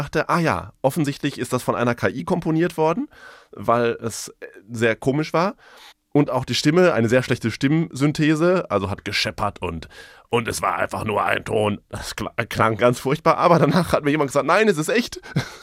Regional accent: North Rhine-Westphalia, Germany; Hier im Ruhrgebiet, wo ich herkomme, ist ja Türkisch zweite Amtssprache.

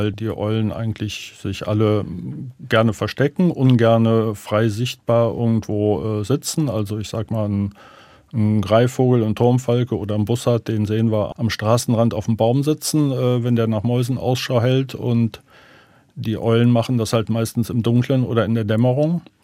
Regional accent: Bonn, North Rhine-Westphalia, Germany; also ich komme aus Bonn und die Eifel ist da nicht weit.

